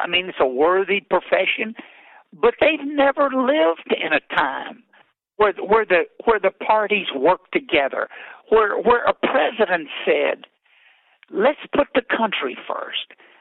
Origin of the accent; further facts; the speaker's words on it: Louisiana, United States; I'm from Louisiana, and I watched LSU and Alabama play the other night.